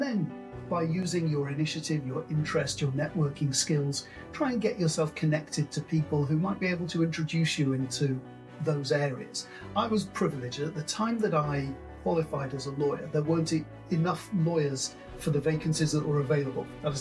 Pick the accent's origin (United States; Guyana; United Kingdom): United Kingdom; Manchester, North West England; I supported Leeds United, even though I grew up in Manchester.